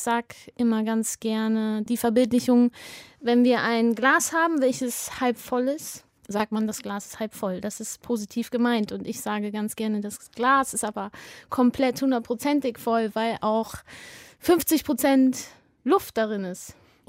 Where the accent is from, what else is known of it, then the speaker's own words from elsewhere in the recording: Bielefeld, North Rhine-Westphalia, Germany; now in Berlin, Germany; Und also mich hat es jetzt nicht wirklich zurück nach Bielefeld gezogen, wo ich aufgewachsen bin.